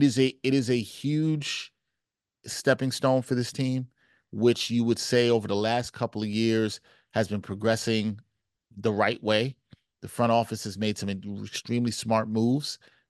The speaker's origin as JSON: {"language": "English", "region": "New York", "country": "United States", "tie": "born or raised there", "said": "I understand growing up as a New Yorker, and I understand what the Knicks fan base is like and how starved the fan base is."}